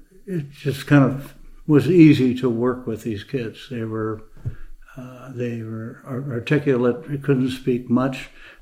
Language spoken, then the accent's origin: English; St. Louis, Missouri, United States; now in Skagway, United States; No, I grew up in St. Louis. And I wound up in Alaska when I was going through